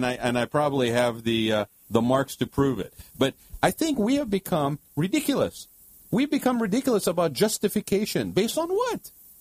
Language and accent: English; United States; But I was embarrassed as an American that this is the representation that we have at the top office in the land.